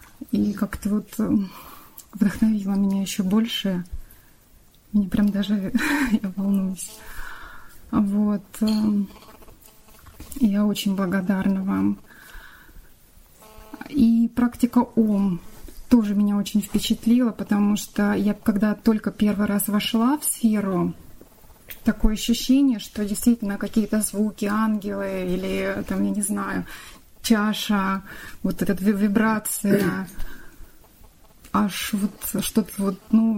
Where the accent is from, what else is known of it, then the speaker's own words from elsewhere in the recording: Moscow, Russia; я из Москвы.